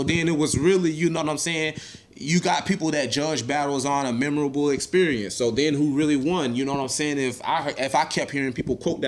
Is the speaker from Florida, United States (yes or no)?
yes; Marietta, Florida, United States; You know, I did, you know, in my hometown, Marietta, Florida, you know what I'm saying?